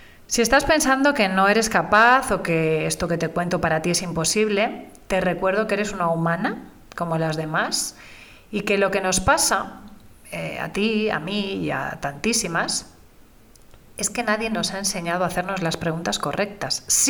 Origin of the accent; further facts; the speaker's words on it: Barcelona, Catalonia, Spain; born there; Nací en el 73, en Barcelona